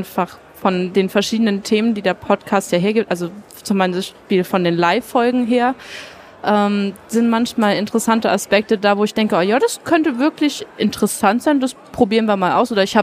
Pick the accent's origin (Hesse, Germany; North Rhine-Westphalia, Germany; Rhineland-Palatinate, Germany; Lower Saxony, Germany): Rhineland-Palatinate, Germany; Trier; Von Trier.